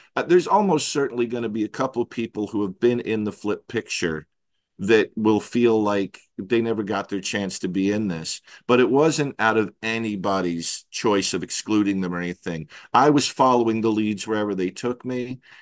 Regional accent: New Jersey, United States; if I'm this much of a Flip fan and I grew up in New Jersey and never heard of Flip till I was 53 years old

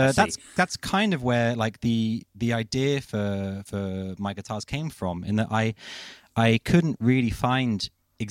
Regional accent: London, United Kingdom; moved away as an adult; now in Copenhagen, Denmark; I'm a Londoner. I was kind of born and raised in London, and I moved to Copenhagen, I think 8 years ago.

